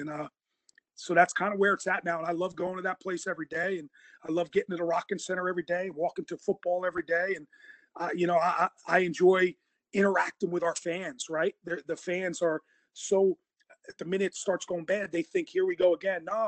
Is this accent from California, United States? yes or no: no; New Jersey, United States; We're from Jersey. There's absolutely no patience, and people stuck with us.